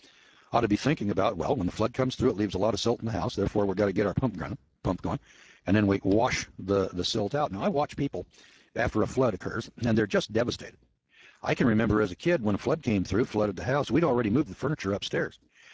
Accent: California, United States; And in the Eel River Valley, where I'm from, we wanted to live in the valley because that's where the good farmland was.

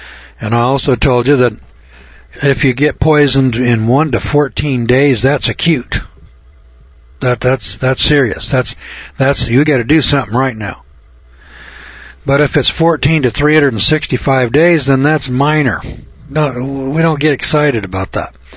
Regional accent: Eureka, California, United States; I said, "No, I'm from Eureka, California."

